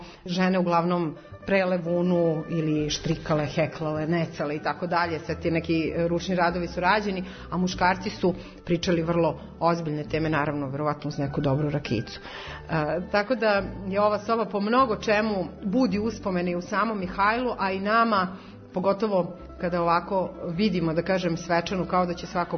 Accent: Vojvodina, Serbia; Kod nas u Banatu se zove stajača soba ili prednja soba.

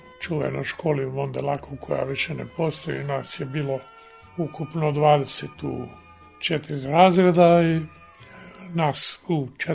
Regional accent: Matulji, Primorje-Gorski Kotar County, Croatia; born there; Dakle, rođen sam u Matuljima pored Rijeke, 42. godine. To je bila Italija tada.

